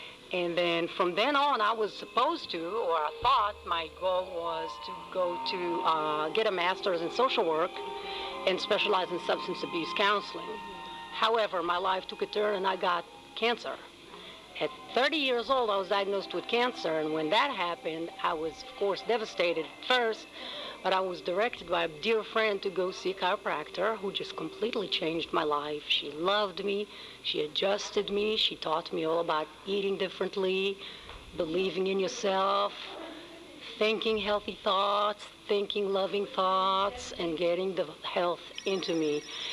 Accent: Israel; moved away as an adult; now in New York, United States; I am originally from Israel, and I moved 25 years ago to New York.

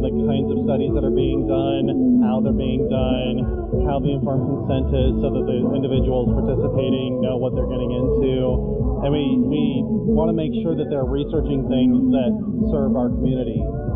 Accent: San Antonio, Texas, United States; But I'm from Texas, so this is still, it's not really hot until it gets into the triple digits.

